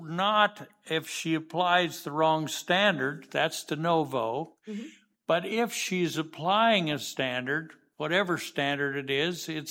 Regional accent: Idaho, United States; I'm not going to say the last word because I'm from Idaho and I'll say it wrong.

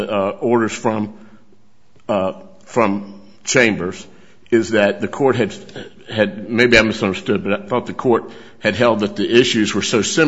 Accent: Lynchburg, Virginia, United States; I'm from Lynchburg, Virginia

